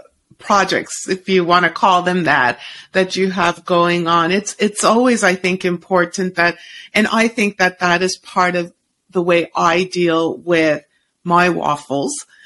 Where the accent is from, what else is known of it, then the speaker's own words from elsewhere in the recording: Canada; as a Canadian, we would probably use Canadian maple syrup and, you know, butter.